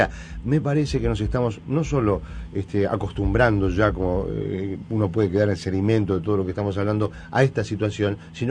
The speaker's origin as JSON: {"language": "Spanish", "country": "Uruguay", "said": "todos somos uruguayos"}